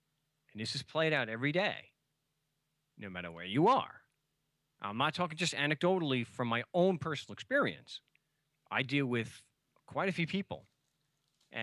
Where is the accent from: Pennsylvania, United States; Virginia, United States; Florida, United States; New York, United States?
New York, United States; I don't have an accent. I'm from Long Island. This is the way I normally talk.